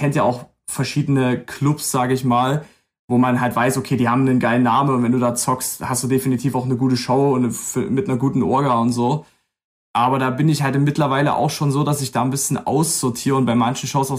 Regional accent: Limbach-Oberfrohna, Saxony, Germany; wir kommen eigentlich alle so aus der Ecke um Limbach-Oberfrohna rum

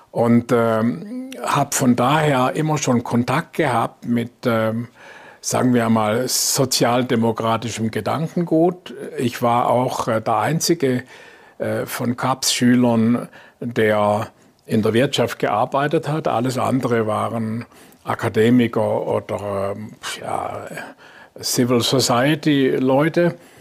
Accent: Lörrach, Baden-Württemberg, Germany; Ich komme aus Lörrach und vom

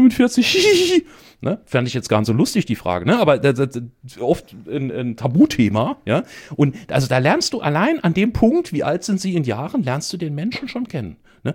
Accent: Austria; hätten wir doch bloß so was wie Glaubhaftigkeitsanalyse bei uns in Österreich

